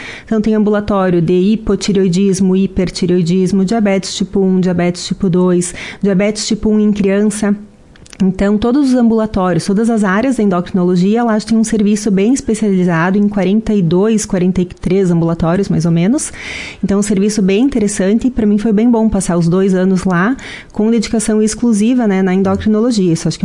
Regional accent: Marau, Rio Grande do Sul, Brazil; also born or lived in Caxias do Sul / Rio de Janeiro; Sim, sou nascida em Marau, criada em Marau, minha família mora aqui já há muitos anos e eu fiz minha faculdade em Caxias do Sul

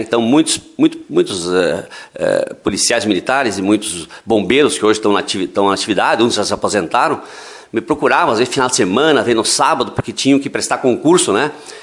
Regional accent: Ibiaçá, Rio Grande do Sul, Brazil; born there; Nasci na Vila Vitória, na época pertencia a Ibiaçá, ou Sananduva, acho até antigamente, né? Mas eu tenho como minha origem de nascimento o município de Ibiaçá, Vila Vitória, que é próximo a Três Pinheiros aqui

